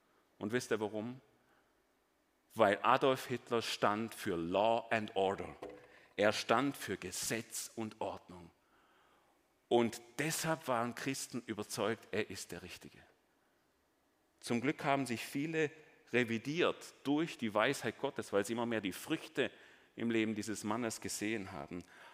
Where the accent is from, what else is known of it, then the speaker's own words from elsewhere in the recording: Germany; Aber es ist kein Geheimnis, dass in Deutschland, meinem Heimatland